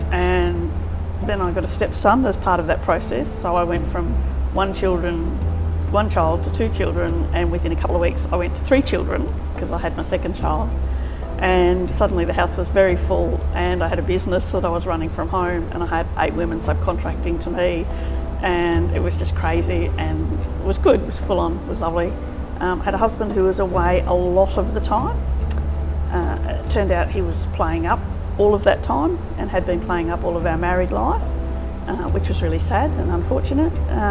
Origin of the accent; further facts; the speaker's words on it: Melbourne, Victoria, Australia; I grew up in Melbourne, one of four children.